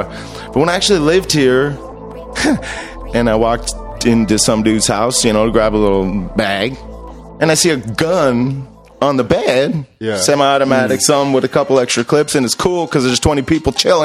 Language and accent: English; Ottawa, Ontario, Canada; But I do remember growing up in Ottawa, Ontario, our capital, right?